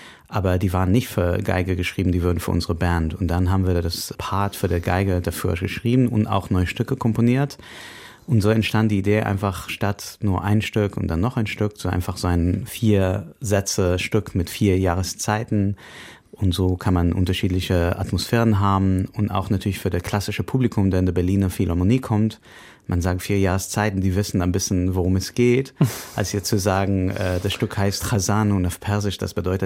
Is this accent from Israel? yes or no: yes; Israel; Ich komme aus Israel